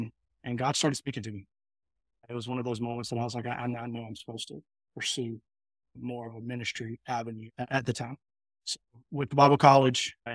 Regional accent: South Carolina, United States; now in Oklahoma, United States; I grew up in South Carolina, pastor's kid, upstate South Carolina, diehard Clemson fan. Here in Oklahoma.

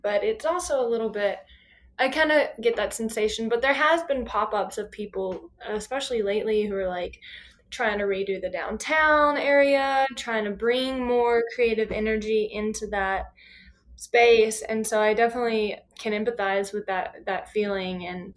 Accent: Louisiana, United States; accent: Louisiana; Oh, yeah. It's from Louisiana for sure. Northeast part of Louisiana.

